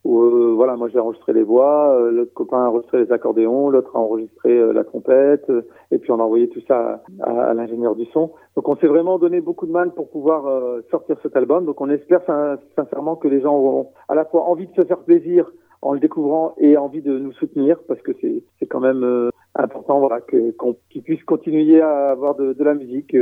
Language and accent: French; Roubaix, Hauts-de-France, France; born there; now in Bergerac, France; Je suis né à Roubaix, mais aujourd'hui, j'habite à Bergerac.